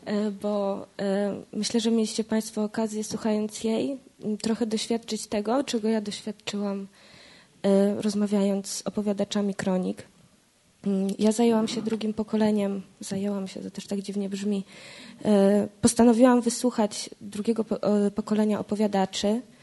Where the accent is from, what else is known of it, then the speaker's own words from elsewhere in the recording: Radom, Masovian Voivodeship, Poland; że ja jestem z Radomia, tak? I że to, że jestem z Radomia, bardzo wiele dla mnie znaczy.